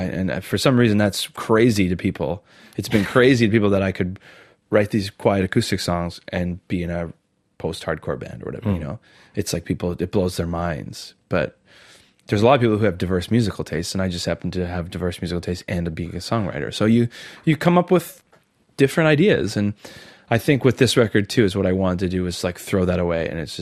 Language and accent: English; St. Catharines, Ontario, Canada; Well, I come from St. Catharines, Ontario, Canada, which is just right near the Niagara Falls.